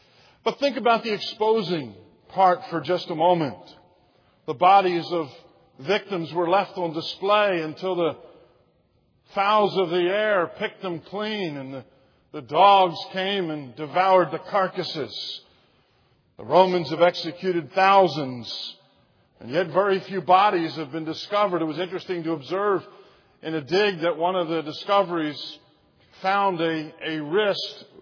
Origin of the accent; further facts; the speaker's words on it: Philadelphia, Pennsylvania, United States; I'm from the Philadelphia metropolitan area, and could you imagine coming up out of Delaware County on 95